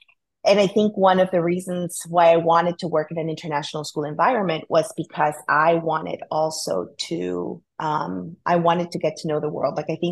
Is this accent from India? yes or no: no; Guatemala City, Guatemala Department, Guatemala; I grew up in Guatemala City, and the primary language in Guatemala is Spanish. And I went to a bilingual school growing up, which is a private bilingual school, which is quite a privilege for somebody coming from Guatemala.